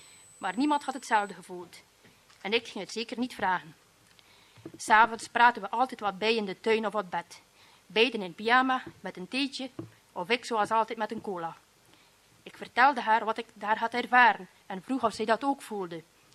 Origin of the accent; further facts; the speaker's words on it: Harelbeke, Flanders, Belgium; Ik ben opgegroeid in Harelbeke, in een katholiek gezin.